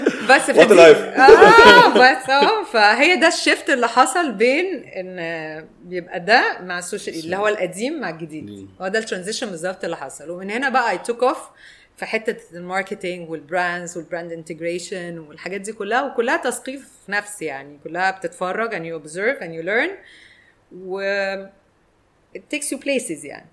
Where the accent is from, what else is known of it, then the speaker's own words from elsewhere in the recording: Egypt; واحنا مصريين قوي